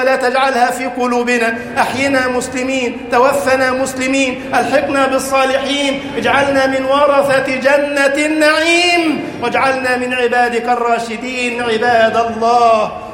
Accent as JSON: {"language": "Arabic", "country": "Egypt", "said": "اللهم اجعل بلدنا مصر أمنا أمانا، سخاء رخاء"}